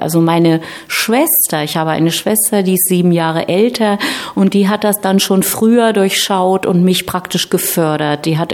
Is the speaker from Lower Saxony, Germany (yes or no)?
yes; Braunschweig, Lower Saxony, Germany; also born or lived in New York; Ich möchte dem Kind ein anderes Zuhause geben als New York. Und dann bin ich zurück in meine Heimatstadt. Ja, und das ist aber der Grund, dass ich dann hier in Braunschweig zurück war